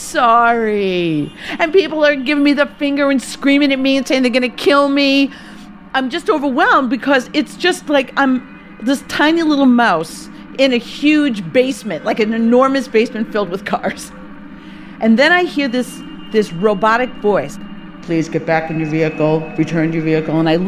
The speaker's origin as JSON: {"language": "English", "region": "Wisconsin", "country": "United States", "said": "Because I'm from Wisconsin, I immediately feel responsible"}